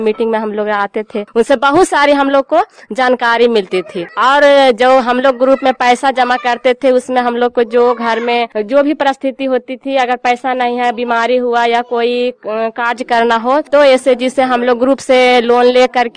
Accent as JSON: {"language": "Hindi", "town": "Cheran", "region": "Bihar", "country": "India", "said": "ग्राम चेरन हुआ, नालंदा जिला की निवासी हूँ।"}